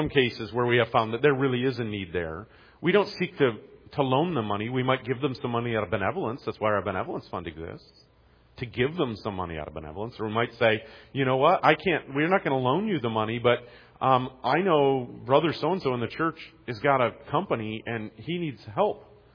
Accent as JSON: {"language": "English", "town": "Detroit", "region": "Michigan", "country": "United States", "tie": "born or raised there", "said": "I remember I grew up in the Detroit area"}